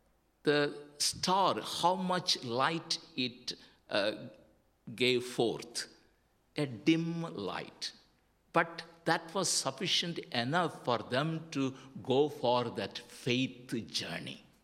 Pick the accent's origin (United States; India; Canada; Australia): India; I grew up in India.